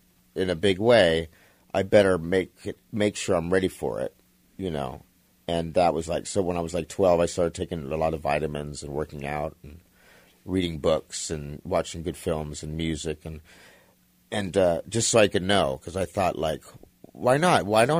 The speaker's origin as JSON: {"language": "English", "town": "Mount Baldy", "region": "California", "country": "United States", "tie": "born or raised there", "said": "I came from Mount Baldy in Southern California and up in the cabin world. And my mom and stepdad raised me and they studied Buddhism."}